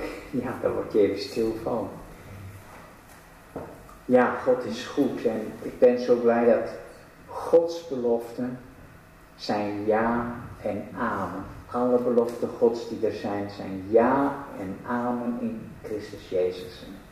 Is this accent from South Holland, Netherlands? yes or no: no; Dokkum, Friesland, Netherlands; Ik kom zelf uit Dokkum